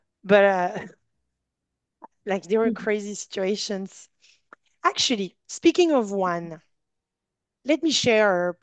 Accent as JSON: {"language": "English", "country": "Gabon", "second_language": "English", "said": "And I come from Gabon, which is Central Africa. So an English African person with a French speaking African person."}